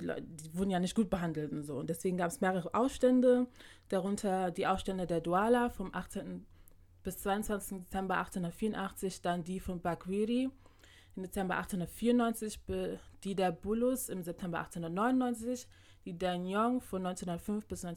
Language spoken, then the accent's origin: German; Ghana; German is a second language; Es ist ja so ein Mehrvölkerland wie bei uns in Ghana. Die sprechen ja alle verschiedene Sprachen.